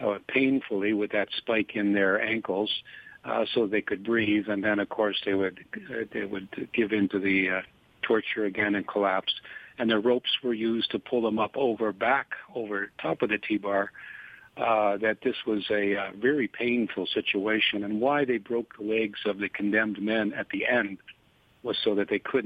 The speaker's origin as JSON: {"language": "English", "country": "Canada", "said": "Now, I'm a Canadian. I don't get the vote"}